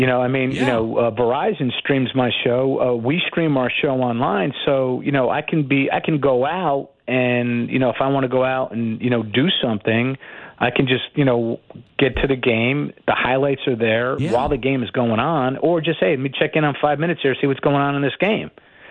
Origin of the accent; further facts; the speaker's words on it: New York, United States; And I grew up in New York where there isn't a college football team.